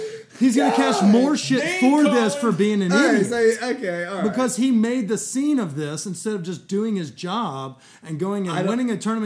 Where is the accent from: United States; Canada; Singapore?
United States; I'm going to just call it gravy and French fries because I'm an American.